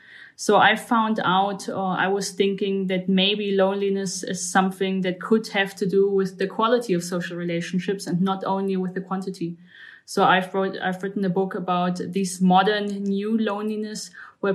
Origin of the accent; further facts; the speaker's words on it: Germany; I'm 30 years old. I'm from Germany.